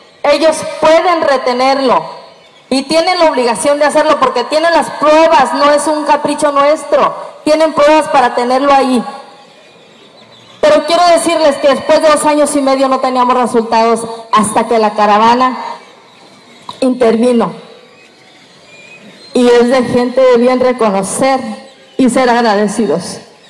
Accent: Nuevo León, Mexico; Efectivamente vengo del estado de Nuevo León.

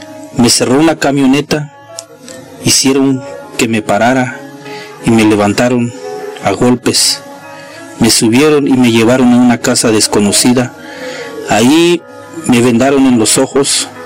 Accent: Chiapas, Mexico; first language Tzotzil; Spanish is a second language; soy originario de San Juan Cholula, indígena. Mi lengua materna es tzotzil.

